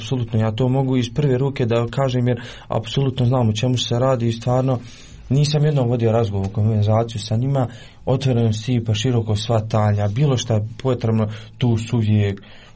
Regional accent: Gornji Vakuf-Uskoplje, Federation of Bosnia and Herzegovina, Bosnia & Herzegovina; Dolazim iz Gornjeg Vakufa Uskoplje.

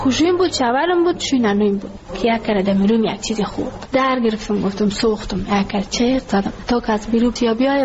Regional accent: Ghazni, Afghanistan; now in Kabul, Afghanistan; ما کابل آمده از غزنی هستیم.

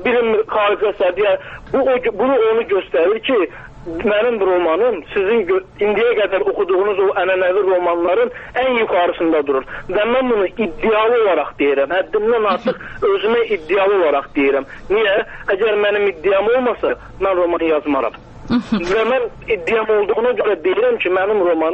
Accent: Karabakh, Azerbaijan; Baxmayaraq bir Qarabağlıyam.

